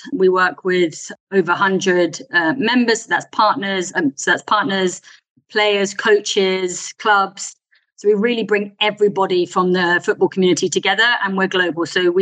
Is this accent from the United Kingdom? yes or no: yes; England, United Kingdom; moved away as an adult; now in Berlin, Germany; You can tell I'm English, maybe from the accent, but our head office is here. So I moved with the job.